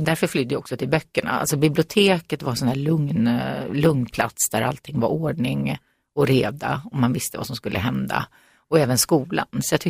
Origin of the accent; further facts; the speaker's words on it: Upplands-Bro, Stockholm County, Sweden; jag växte upp i Upplands Bro då, som var så där lite nybyggarsamhälle på 60-talet och vi bodde på en lång väg och så var det radhus på ena sidan och villa på den andra.